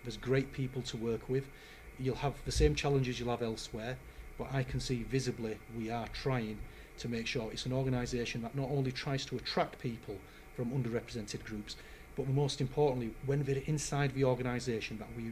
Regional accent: Bradford, Yorkshire and the Humber, United Kingdom; when I grew up in Bradford, the community that I was brought up in was actually very diverse.

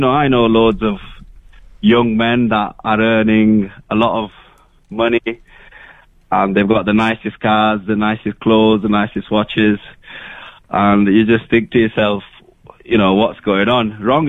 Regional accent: Huddersfield, Yorkshire and the Humber, United Kingdom; Yeah, I am from Huddersfield. I was born and raised in Crossnamore in Huddersfield.

